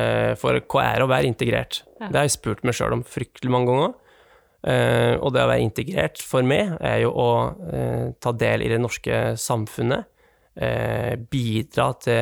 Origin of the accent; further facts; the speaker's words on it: Vinstra, Innlandet, Norway; also born or lived in Lillehammer; Jeg er fra Vinstra. Jeg er oppvokset på Vinstra. Jeg har bodd mange år på Lillehammer.